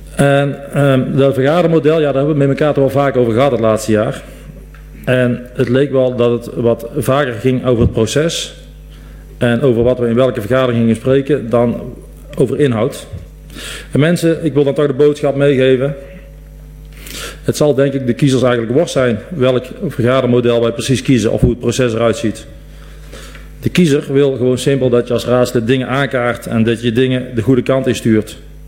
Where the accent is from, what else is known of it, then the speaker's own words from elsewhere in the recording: Diessen, North Brabant, Netherlands; Mijn trouwe vrienden, ik kom uit Diessen, zoals sommigen van jullie weten